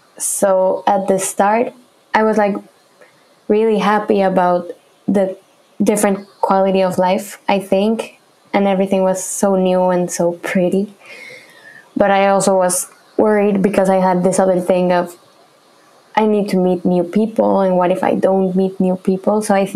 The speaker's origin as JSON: {"language": "English", "region": "Mexico City", "country": "Mexico", "tie": "born or raised there", "second_language": "English", "moved": "as an adult", "lives_now": "Valencia, Spain", "said": "But I'm from Mexico City, born and raised until I was 19. And then at 19, I moved to Valencia in Spain."}